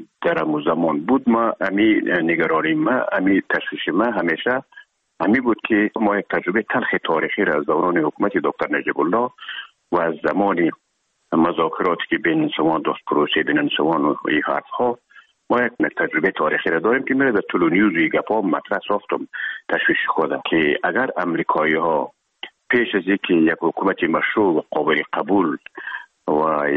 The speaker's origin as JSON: {"language": "Persian", "region": "Herat", "country": "Afghanistan", "moved": "as an adult", "lives_now": "Kabul, Afghanistan"}